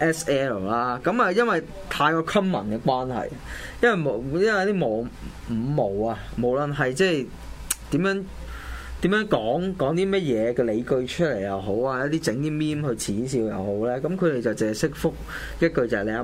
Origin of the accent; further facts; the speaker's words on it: Hong Kong; 但我哋香港人全部都是吃泰國米嘅